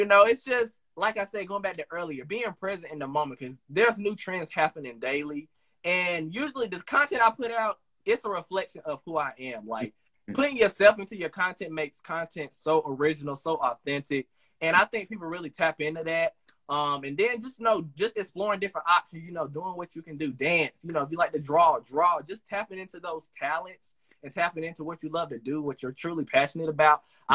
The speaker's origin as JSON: {"language": "English", "town": "Rockingham", "region": "North Carolina", "country": "United States", "accent": "country", "said": "I'm country. I'm originally from Rockingham, North Carolina."}